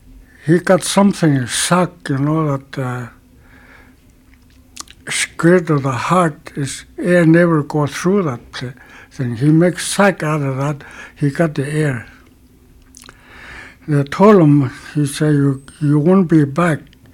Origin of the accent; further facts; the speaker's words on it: Arctic Village, Alaska, United States; English is a second language; I'm from Arctic Village tribe. I was born there, 1881.